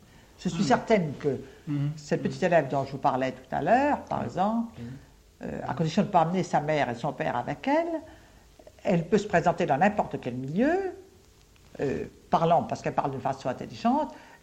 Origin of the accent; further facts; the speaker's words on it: Gien, Centre-Val de Loire, France; puisque je suis originaire de Gien